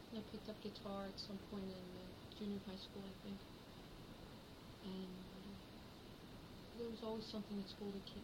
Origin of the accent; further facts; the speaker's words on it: Levittown, Pennsylvania, United States; now in Merchantville, United States; Levittown, Pennsylvania. My family still lives there.